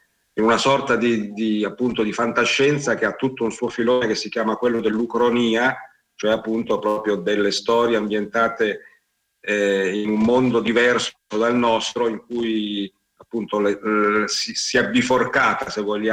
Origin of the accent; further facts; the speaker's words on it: Genoa, Liguria, Italy; now in Rome, Italy; Io sono originario di Genova, ma vivo a Roma e dintorni da più di mezzo secolo